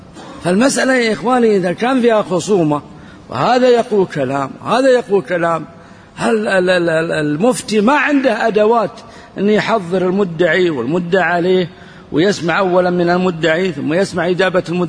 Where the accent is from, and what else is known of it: Saudi Arabia